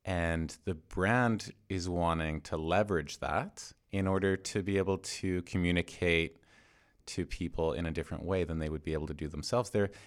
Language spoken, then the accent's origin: English; Canada; I'm Canadian, so I tend to watch. Most Canadians are pretty enthralled.